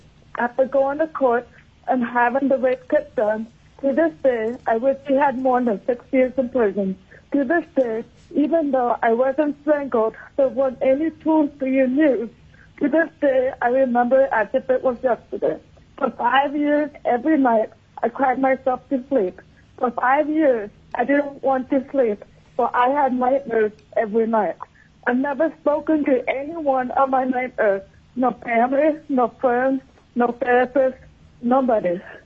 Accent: Kodiak, Alaska, United States; I'm representing myself. Originally, I was raised in Kodiak

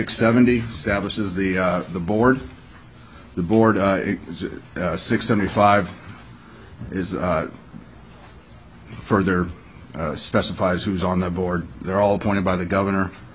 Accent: Alaska, United States; I'm from Southeast, so I call them kings. I don't call them Chinooks.

